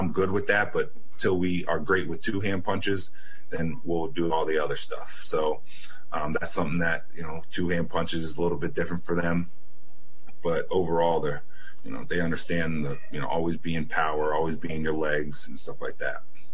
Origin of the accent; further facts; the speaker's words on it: Texas, United States; born there; So my dad was in the Air Force. So I actually was born in Texas, but we ended up moving a lot